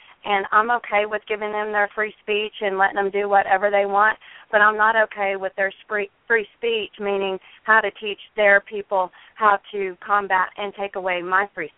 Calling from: Garland, Texas, United States; Yeah, I'm from Garland, Texas

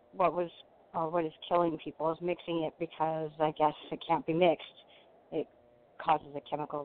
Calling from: California, United States; Hello, I'm calling from California, Southern California, actually

